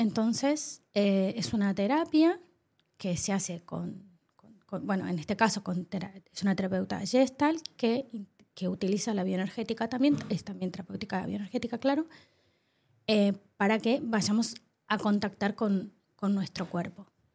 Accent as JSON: {"language": "Spanish", "country": "Argentina", "said": "Bueno, soy argentina, entonces hice terapia desde muy joven."}